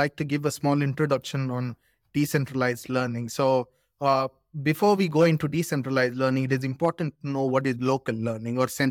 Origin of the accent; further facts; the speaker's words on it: Mangalore, Karnataka, India; moved away as an adult; now in Germany; I come from Mangalore. This is a coastal town in India. So I did my electrical engineering in Mangalore itself. And then I came for my master's in smart system here to Germany.